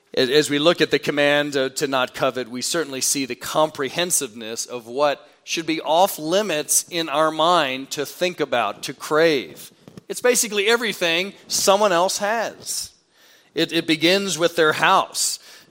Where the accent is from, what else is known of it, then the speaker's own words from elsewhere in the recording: Maryland, United States; It could have been back home where I grew up in Maryland